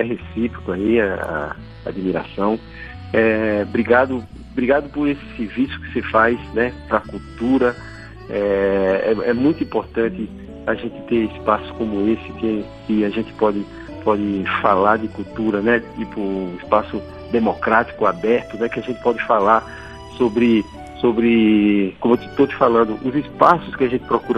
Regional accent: João Pessoa, Paraíba, Brazil; born there; eu já nasci em João Pessoa, por mais que seja paraibano, mas você já nasce em João Pessoa, com outra realidade.

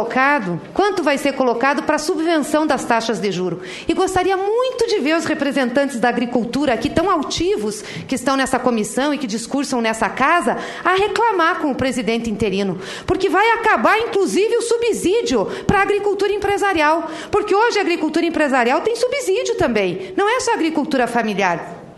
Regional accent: Paraná, Brazil; eu sou do Paraná, que também é um estado produtor.

